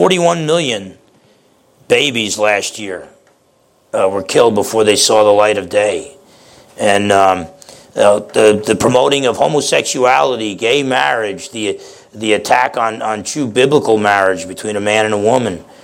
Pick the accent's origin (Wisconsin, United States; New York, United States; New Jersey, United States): New Jersey, United States; And I'm thinking, like, I'm from New Jersey.